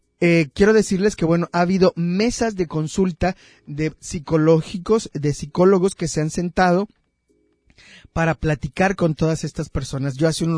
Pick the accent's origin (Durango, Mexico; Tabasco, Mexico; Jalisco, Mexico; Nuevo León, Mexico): Jalisco, Mexico; Puerto Vallarta; como vallartenses y también como jaliscienses y como mexicanos